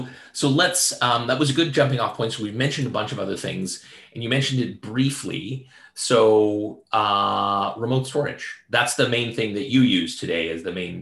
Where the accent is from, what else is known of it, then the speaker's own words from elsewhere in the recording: Canada; So I grew up in Canada, but both my parents are German. So I kind of speak family German